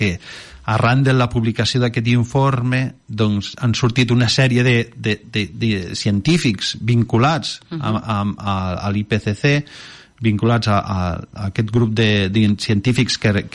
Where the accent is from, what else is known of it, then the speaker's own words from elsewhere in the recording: Catalonia, Spain; una iniciativa superinteressant i propera almenys a nosaltres, que som de Ponent, no?